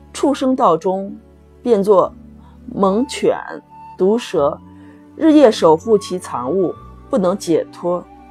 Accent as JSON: {"language": "Chinese", "town": "Xi'an", "region": "Shaanxi", "country": "China", "said": "我是来自于西安的"}